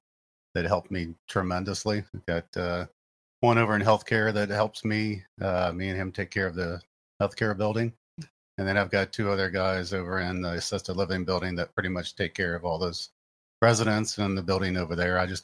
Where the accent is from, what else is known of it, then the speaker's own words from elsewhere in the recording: Augusta, Kentucky, United States; also born or lived in Maysville; Well, I was born in Maysville, Kentucky, and grew up in Augusta, Kentucky, a little town on the river.